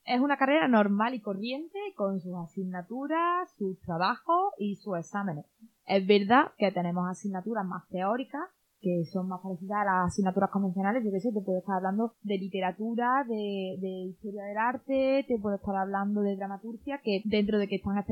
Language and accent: Spanish; Andalusia, Spain; accent: Andalusian; interpretar no es andaluz. ¿Sabes? Yo tengo que saber castellanizar y tengo que saber hablar sin que se note mi acento y, entre comillas, perder mi acento.